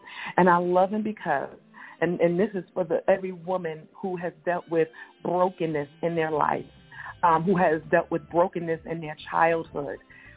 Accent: Bronx, New York, United States; because I grew up in the South Bronx, because I had an alcoholic mother.

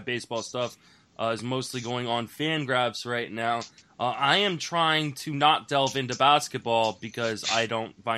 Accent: Washington, District of Columbia, United States; Well, I grew up in Washington, D.C. I literally lived across the street from Georgetown, the campus in Georgetown, when Allen Iverson was going there.

